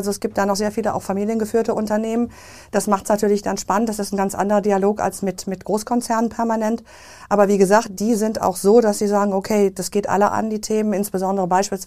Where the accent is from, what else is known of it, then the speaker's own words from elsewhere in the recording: North Rhine-Westphalia, Germany; ich bin im Erftkreis aufgewachsen und zur Schule gegangen.